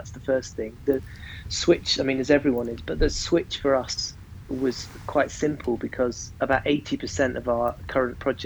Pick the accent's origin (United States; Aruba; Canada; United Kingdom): United Kingdom; Swindon, South West England; born there; also born or lived in Gloucestershire; I was born in Swindon, in Wiltshire, which is an incredibly unglamorous answer to that question